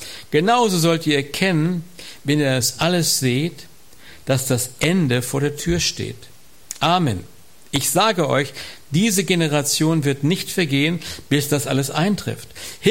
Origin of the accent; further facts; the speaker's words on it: Germany; Und leider haben wir uns als Deutsche da auch mit schuldig gemacht und es ist eine Gnade, dass es unserem Land heute so gut geht.